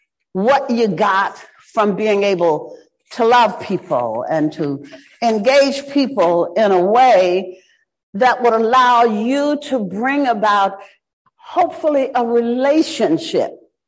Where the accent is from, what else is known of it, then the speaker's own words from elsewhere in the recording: Shreveport, Louisiana, United States; Well, growing up in Shreveport, the daughter of a Baptist minister, the church was ingrained in a way that white society did not know about church.